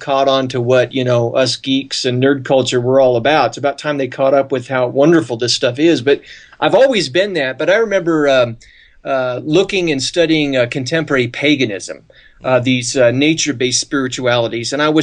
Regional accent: California, United States; now in Utah, United States; Well, I relocated from Northern California, where I was born and raised, and came out here to Utah.

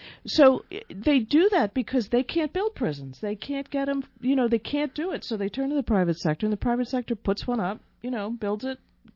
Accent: Boston, Massachusetts, United States; Sorry, I'm such a Bostonian.

